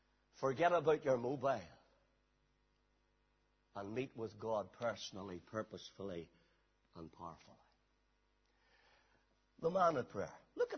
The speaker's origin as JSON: {"language": "English", "town": "Banbridge", "region": "Northern Ireland", "country": "United Kingdom", "tie": "born or raised there", "said": "You know, when I was growing up in Banbridge, one of my favorite places to be was the River Ban."}